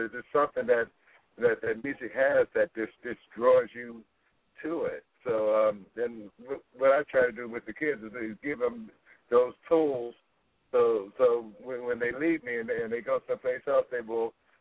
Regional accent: Philadelphia, Pennsylvania, United States; Well, I was born in Germantown Hospital, but I grew up in North Philly.

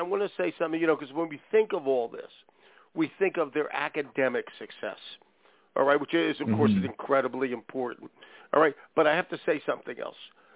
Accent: Philadelphia, Pennsylvania, United States; be they black kids from a lower socioeconomic neighborhood in my hometown, Philadelphia, okay?

